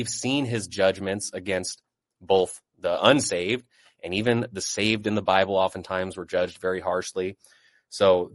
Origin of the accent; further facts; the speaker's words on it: United States; born there; I was born in America.